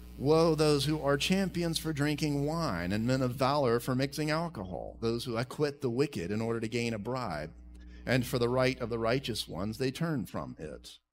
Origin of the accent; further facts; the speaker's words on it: Alabama, United States; When I was a boy growing up in Alabama, in the summertime, we would buy these wicker baskets